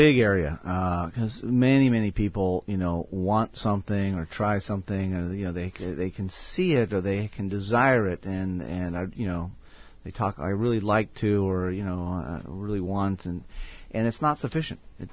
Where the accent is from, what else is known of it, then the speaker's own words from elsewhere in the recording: Thousand Oaks, California, United States; Just as a personal note, I grew up in Thousand Oaks.